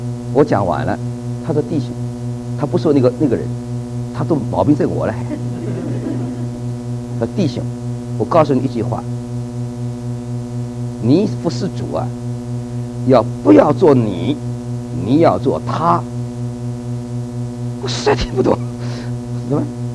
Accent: China; now in United States; 特别在美国，弟兄姊妹们，我们中国人在这个地方真的需要爱。

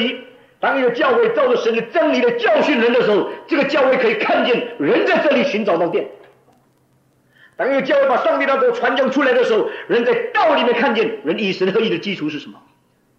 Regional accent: China; 作为一个中国人看，整个中国中国字的书会摆在那里

